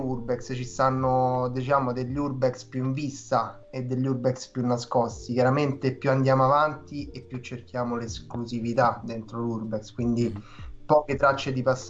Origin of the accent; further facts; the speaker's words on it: Rome, Lazio, Italy; noi che siamo di Roma